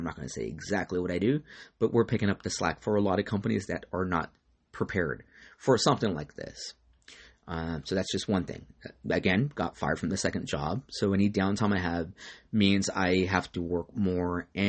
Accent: California, United States; I'm from Orange County. Orange County doesn't get along well with Los Angeles, and it's just two different worlds for sure.

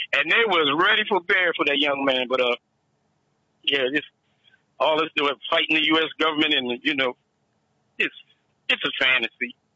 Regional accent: Philadelphia, Pennsylvania, United States; now I'm from the streets. I'm from Philadelphia.

